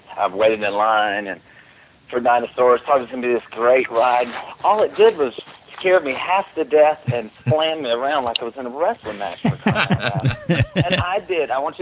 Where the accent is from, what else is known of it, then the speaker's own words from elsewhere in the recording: Snow Camp, North Carolina, United States; I'm from Snow Camp, North Carolina.